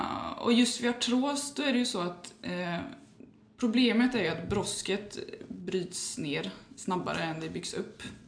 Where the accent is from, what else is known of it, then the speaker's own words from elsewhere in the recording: Tanumshede, Västra Götaland County, Sweden; är född och uppväxt i Tanumshede. Jag har bott på lite olika platser i Sverige